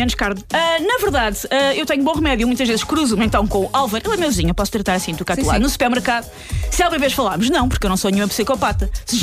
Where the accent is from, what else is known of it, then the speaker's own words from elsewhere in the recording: Portugal; Como boa portuguesa, eu sempre associei a palavra déficit a algo mau